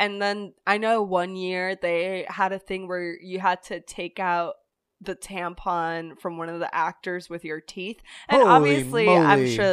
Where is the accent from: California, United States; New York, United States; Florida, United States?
Florida, United States; Orlando; I grew up in Orlando, so I always went to Halloween Horror Nights.